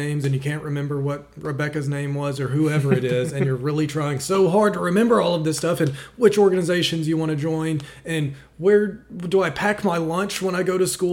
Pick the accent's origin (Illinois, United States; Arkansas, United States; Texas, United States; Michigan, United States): Arkansas, United States; now in Louisiana; Because like Marco said, we came from Arkansas.